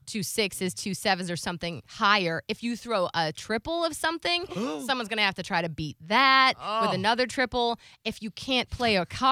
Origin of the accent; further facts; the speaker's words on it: Florida, United States; Because I'm like, first of all, I'm from Florida. I did not have hiking gear.